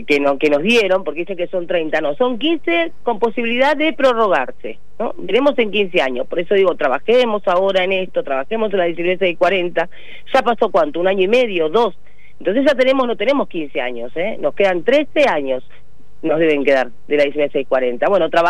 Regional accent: Argentina; Somos argentinos, y así marcamos nosotros nuestros límites territoriales y marítimos correspondientes.

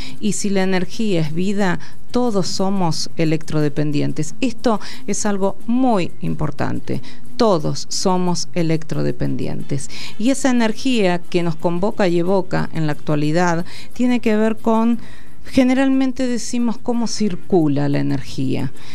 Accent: Argentina

